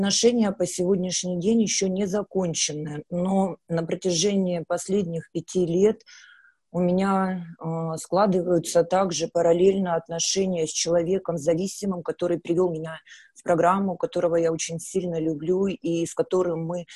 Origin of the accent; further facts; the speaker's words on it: Kamchatka Krai, Russia; я зависимая с Камчатки.